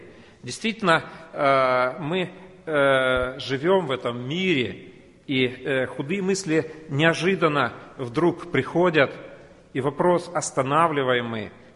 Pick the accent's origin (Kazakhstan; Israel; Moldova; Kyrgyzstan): Kyrgyzstan; also born or lived in Moscow, Russia; Я сам из Кыргызстана, родился в Кыргызстане, и мое сердце лежало, чтобы вернуться туда. И в 93-м году это произошло.